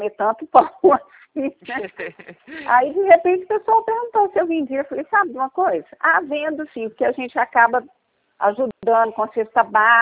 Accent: Minas Gerais, Brazil; now in Paraná, Brazil; moro aqui no Paraná, mas eu sou de Minas

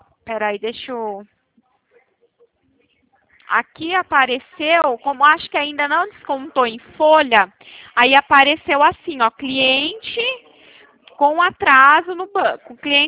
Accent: Itu, São Paulo, Brazil; Eu sou daqui de Itu.

